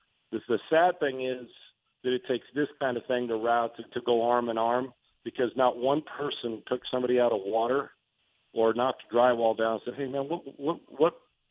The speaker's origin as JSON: {"language": "English", "town": "San Diego", "region": "California", "country": "United States", "tie": "born or raised there", "said": "when I was raised in San Diego"}